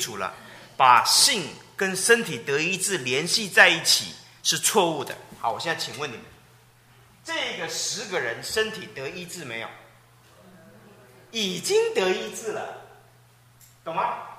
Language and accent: Chinese; China; 我们中国人看这个什么摸衣裳就痊愈，我们一点感觉都没有。